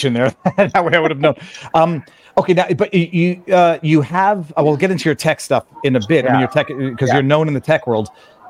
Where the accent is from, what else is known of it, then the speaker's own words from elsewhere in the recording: Canada; now in Florida, United States; I'm born and raised in Canada, live in Florida now because Canada's gone full commie.